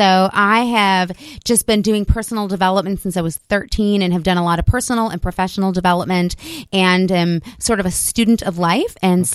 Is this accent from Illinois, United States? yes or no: yes; Chicago, Illinois, United States; also born or lived in Louisville, United States; now in Austin, United States; I'm from Chicago, but I've been here. Oh, okay. I lived in Louisville long enough to be considered to claim it. 20 years. So yes, and then I moved last spring to Austin.